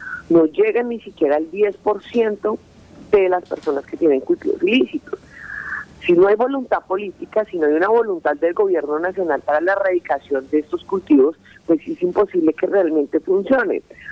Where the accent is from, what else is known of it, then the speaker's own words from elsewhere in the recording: Colombia; como ciudadana, como colombiana, defender el medio ambiente de todo el país.